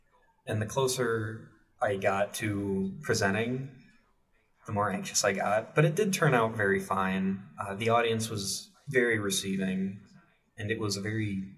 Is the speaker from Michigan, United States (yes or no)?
yes; Bedford, Michigan, United States; I'm from Bedford, Michigan, and I'm a senior studying sociology.